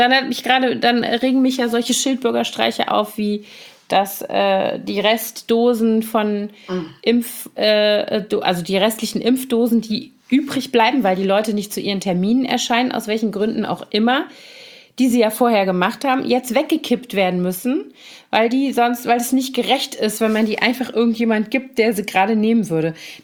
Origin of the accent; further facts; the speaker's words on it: Koblenz, Rhineland-Palatinate, Germany; da gab es in meiner Heimatstadt Koblenz wohl so einen mittleren Skandal